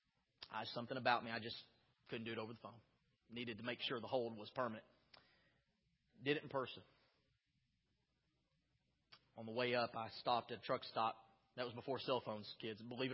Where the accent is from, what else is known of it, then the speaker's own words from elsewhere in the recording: Dallas, Texas, United States; I was going to college there. I'm from Dallas.